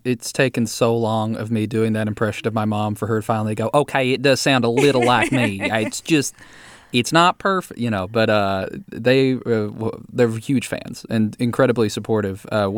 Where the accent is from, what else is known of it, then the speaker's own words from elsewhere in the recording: Hazard, Kentucky, United States; A lot of it is about growing up in Hazard, Kentucky, which is where I'm from. It's a small little town where the local principal was also the mayor.